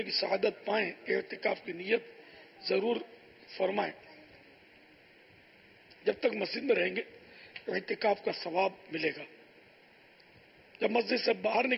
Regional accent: Karachi, Sindh, Pakistan; born there; تو پہلے زمزم نگر حیدرآباد اترے، اس کے بعد باب المدینہ آ گئے، پھر 1950 میں میری باب المدینہ کراچی میں پیدائش ہوئی الحمدللہ. تو یوں میں تو یہ کہا کرتا ہوں کہ میں تو اصلاً نسلاً پاکستانی ہوں

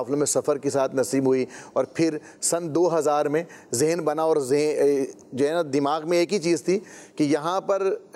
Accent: Gojra, Punjab, Pakistan; یہ 95 کی بات ہے, اور ہم لوگ جو ہے وہ پنجاب میں رہا کرتے تھے, تو فیصل آباد کے قریب ہمارا علاقہ ہے گوجرا, تو اس میں کالج میں پڑھا کرتا تھا.

